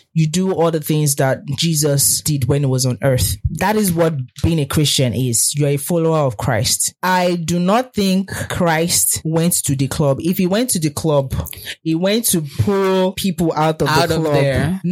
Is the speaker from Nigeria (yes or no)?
yes; Delta, Nigeria; I'm from Delta State. No shaking.